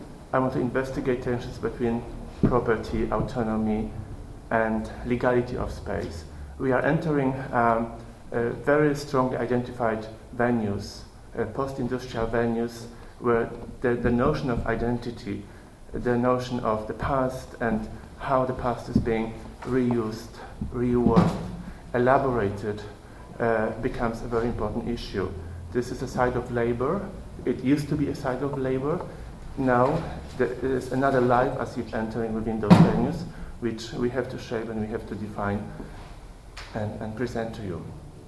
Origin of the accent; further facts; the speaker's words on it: Krakow, Lesser Poland, Poland; English is a second language; moved away as an adult; now in Graz, Austria; Originally, I came from Krakow, from Poland